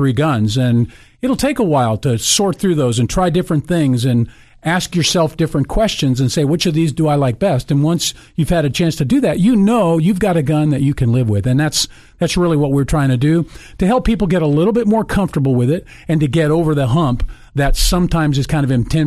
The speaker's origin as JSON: {"language": "English", "region": "Rhode Island", "country": "United States", "tie": "born there", "said": "But I was born in Rhode Island, and I know some folks from that part of the country."}